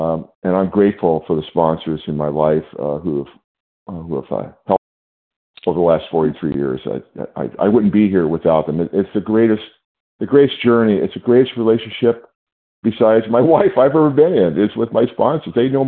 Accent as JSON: {"language": "English", "region": "California", "country": "United States", "said": "I'm from California."}